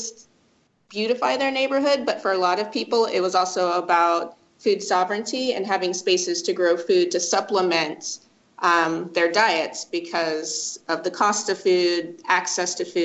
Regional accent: Missouri, United States; now in New York City, United States; I first got my interest in farming when I moved to New York City, which is ironic because I'm originally from Missouri and grew up in small rural agricultural towns.

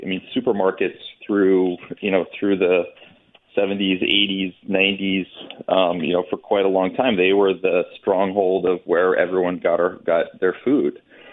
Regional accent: Washington, Connecticut, United States; I grew up in Litchfield County up in Connecticut, a small town, Washington, Connecticut.

